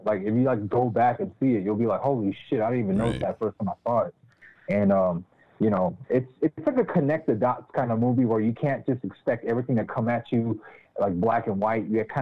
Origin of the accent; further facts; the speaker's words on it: Maryland, United States; being that I'm from Prince George's County. And, if anything, Glendale Hospital was kind of like our, haunted hotbed.